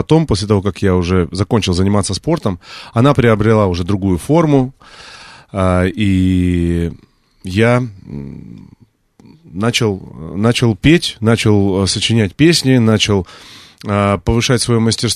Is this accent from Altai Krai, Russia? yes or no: yes; Altai Krai, Russia; now in Moscow, Russia; А потом уже я переехал из Алтайского края в Москву